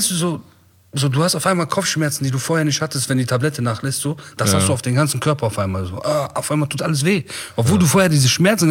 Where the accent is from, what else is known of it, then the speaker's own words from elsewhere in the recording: Iran; Ich bin ja Kurde aus dem Iran